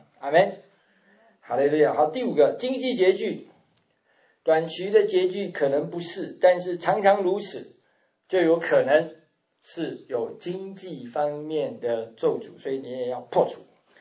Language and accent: Chinese; China; 通常对我们中国人的家庭，通常就是因为你的祖宗犯罪